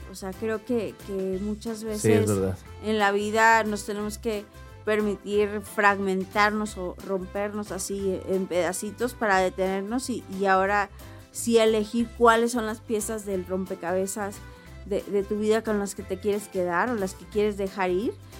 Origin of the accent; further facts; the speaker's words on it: Sinaloa, Mexico; yo soy de Sinaloa, pero sí, mi segundo hogar es Guadalajara